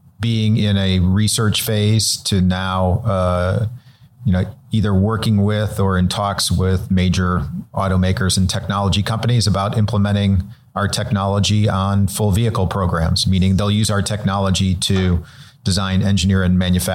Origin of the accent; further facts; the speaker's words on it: Cleveland, Ohio, United States; now in Los Angeles, United States; I'm originally from Cleveland, Ohio.